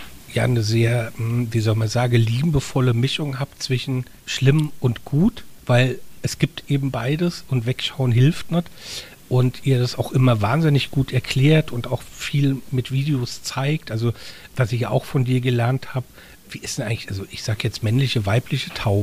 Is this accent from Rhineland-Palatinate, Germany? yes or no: yes; Mainz, Rhineland-Palatinate, Germany; ich als Mainzer